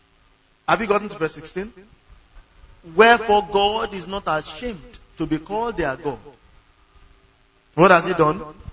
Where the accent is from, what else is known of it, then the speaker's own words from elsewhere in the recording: Ogun, Nigeria; I came from Ogun State.